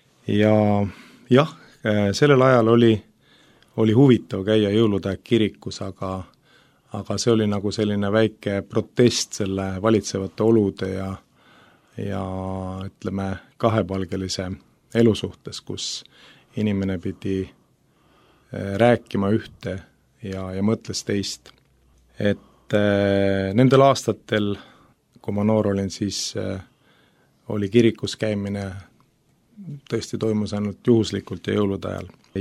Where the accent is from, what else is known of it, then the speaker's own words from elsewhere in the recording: Tallinn, Harju County, Estonia; elanud kogu elu Tallinnas, välja arvatud mõned aastad, kus elasime koos abikaasaga Iinamaal.